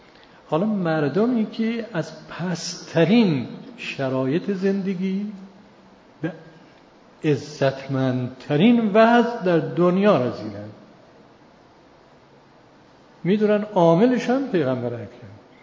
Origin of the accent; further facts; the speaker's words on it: Iran; فهمیده من ایرانی هستم از لباسم باید